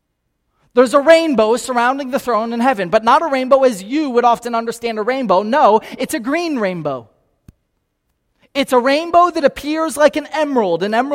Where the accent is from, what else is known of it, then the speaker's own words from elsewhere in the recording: Naples, Florida, United States; I grew up here in Naples, Florida